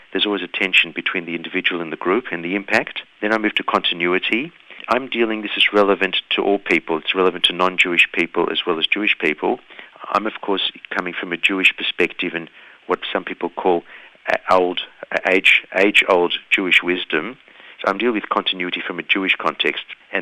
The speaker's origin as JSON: {"language": "English", "town": "Melbourne", "region": "Victoria", "country": "Australia", "tie": "born there", "said": "I was born in Melbourne. My parents were originally from Vienna in Austria. They were immigrants."}